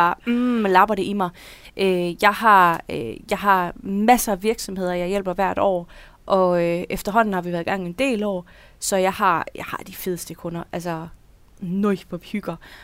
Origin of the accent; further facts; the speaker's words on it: Jutland, Denmark; now in Horsens, Denmark; Og der kan jeg godt mærke, og det er virkelig godt afsløre, at jeg er jyde.